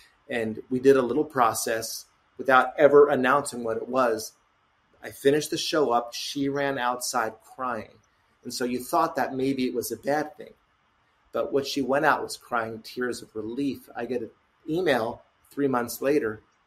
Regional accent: East Hanover, New Jersey, United States; I was the only divorced kid in a small town in East Hanover

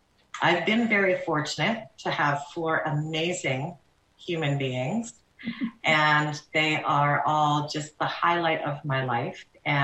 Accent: Toronto, Ontario, Canada; so many of the people that I grew up in Toronto with didn't have that opportunity.

